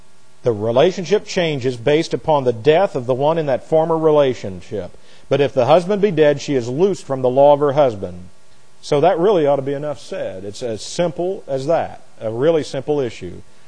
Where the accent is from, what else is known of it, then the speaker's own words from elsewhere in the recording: United States; Reason, I'm an American. I don't fall under that.